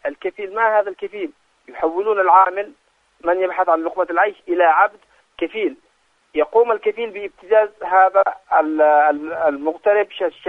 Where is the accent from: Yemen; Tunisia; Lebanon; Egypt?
Yemen; كل نحن كشعب يمني نرفض هكذا أشياء